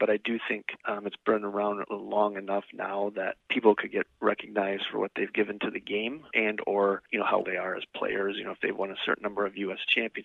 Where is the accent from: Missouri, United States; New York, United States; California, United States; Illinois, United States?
Illinois, United States; Rockford; Told my dad about it, and we're originally from Rockford, Illinois.